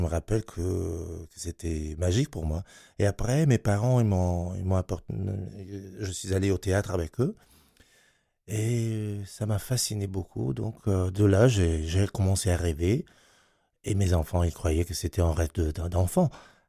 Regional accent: Italy; French is a second language; Oh, non, je suis Italien, tout à fait. Moi, j'habite Rome, oui. Je suis Italien, oui.

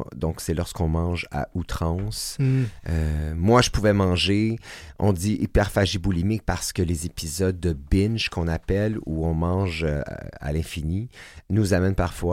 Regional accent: Saint-Jean-sur-Richelieu, Quebec, Canada; je viens de Saint-Jean-sur-Richelieu, d'une famille de trois garçons. D'une famille extrêmement aimante, faut le dire.

